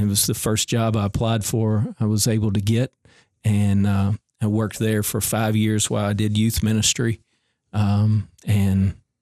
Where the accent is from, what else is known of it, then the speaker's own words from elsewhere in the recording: Morgantown, Kentucky, United States; I always said growing up in Morgantown in Butler County, that's where all my schooling years happened. You know, we had one stoplight by the courthouse downtown